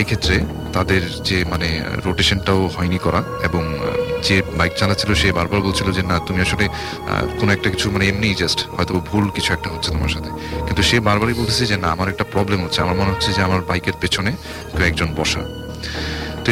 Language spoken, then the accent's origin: Bangla; Old Dhaka, Dhaka Division, Bangladesh; পুরান ঢাকা থেকে এসেছি